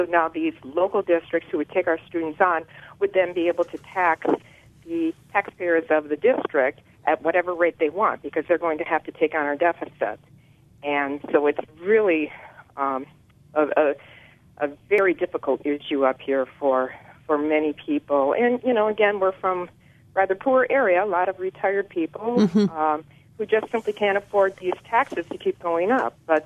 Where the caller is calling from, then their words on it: Wausaukee, Wisconsin, United States; I'm from Wausaukee.